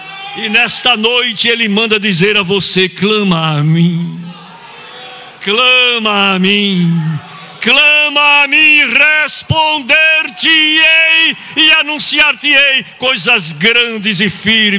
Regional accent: Northeast Region, Brazil; Eu sou lá do Nordeste, eu tenho que pregar na linguagem que o povo entenda

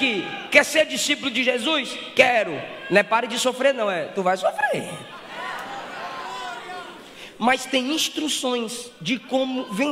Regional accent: Bahia, Brazil; E como eu sou baiano, eu falo mesmo.

